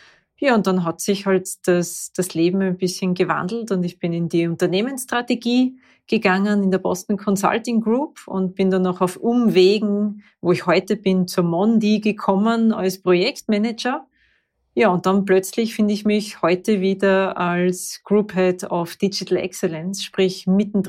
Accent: Vienna, Austria; born there; Also ich bin geboren in Wien, habe dann mich relativ bald nach meiner Schule entschieden, ich gehe auf die Montanuniversität in Leoben.

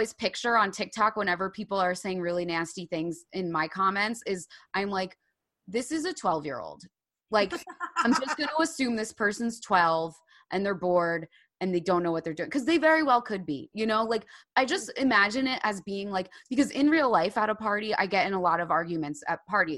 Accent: Ireland; I can't find a good therapist. Okay, I think it's because I'm Irish.

